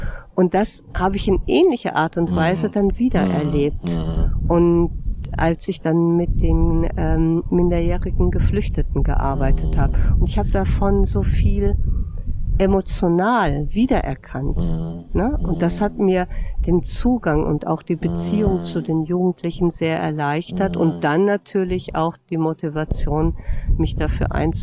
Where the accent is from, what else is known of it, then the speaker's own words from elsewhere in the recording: Bavaria, Germany; also born or lived in North Rhine-Westphalia; da war ich 6 Jahre alt, sind wir damals von Nordrhein-Westfalen nach Bayern umgezogen, auch in ein kleines Dorf. Und über die sogenannte Weißwurstgrenze, das war 1969.